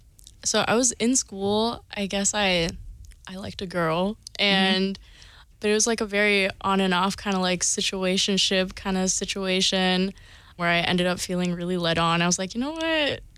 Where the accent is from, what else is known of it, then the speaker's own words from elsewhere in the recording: Philippines; Oh, yeah. So I am Filipino. So because I'm Filipino, you know, you have to sing karaoke because you have to show up and show out.